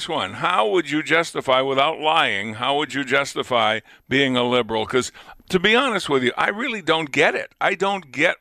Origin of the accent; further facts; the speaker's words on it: Lunenburg, Massachusetts, United States; But the only Lunenburg here, I think, is in Massachusetts, and that's where I was born. I was born in the next town, but I grew up in Lunenburg. Only 8,000 people there.